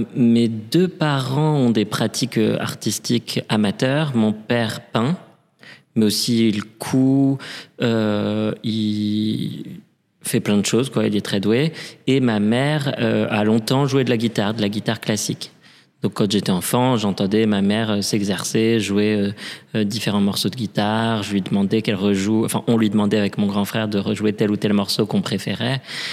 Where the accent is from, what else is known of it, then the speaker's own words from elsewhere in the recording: Paris, Île-de-France, France; J'ai grandi à Paris, je suis né à Paris et j'ai vécu à Paris toute mon enfance, mon adolescence et même mes études post-bac.